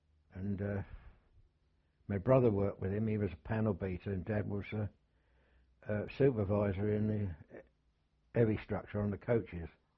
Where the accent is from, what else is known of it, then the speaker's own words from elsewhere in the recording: Redhill, South East England, United Kingdom; I was born in Red Hill in Surrey.